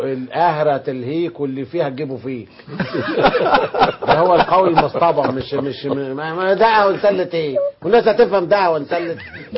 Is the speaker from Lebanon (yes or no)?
no; Upper Egypt, Egypt; اللي ما عندنا في الصعيد